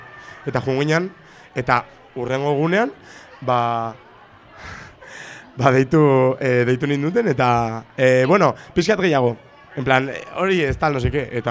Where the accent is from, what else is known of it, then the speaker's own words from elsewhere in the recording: Ibarra, Navarre, Spain; nire Ibarra da Prepirineoa, Baldorba, eta dau oso abandonatuta